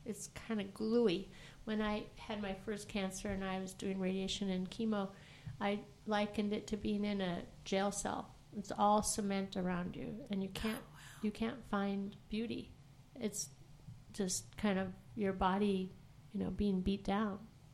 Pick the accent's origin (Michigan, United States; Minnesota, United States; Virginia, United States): Minnesota, United States; Duluth; I grew up in Duluth, Minnesota, and it was quite a while ago, so there weren't as many houses on the streets as there are now.